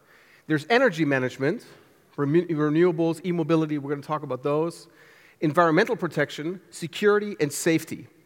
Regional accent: Mönchengladbach, North Rhine-Westphalia, Germany; I work mostly out of my house in Germany. I'm very far out west, close to Holland. My hometown is Mönchengladbach.

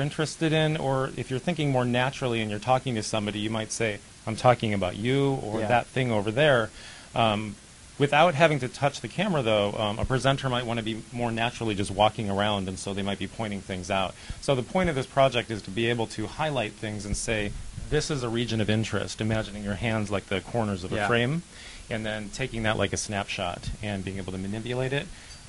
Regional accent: Corvallis, Oregon, United States; All right … I'm from Corvallis, Oregon.

